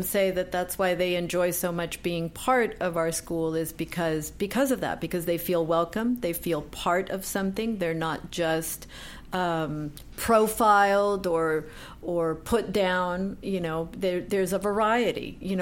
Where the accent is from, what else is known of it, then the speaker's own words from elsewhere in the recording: Tegucigalpa, Francisco Morazán, Honduras; Honduras. I grew up in Central America in Tegucigalpa.